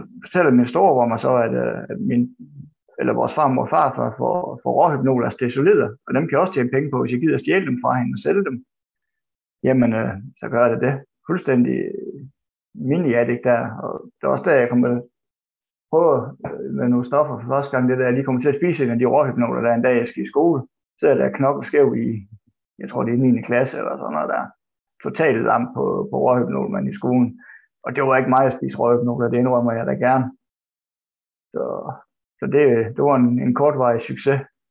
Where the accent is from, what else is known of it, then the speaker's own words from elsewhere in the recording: Esbjerg, Region of Southern Denmark, Denmark; født og opvokset i Esbjerg, og kom ud af sådan en dysfunktionel familie med 4 søskende med 3 fædre.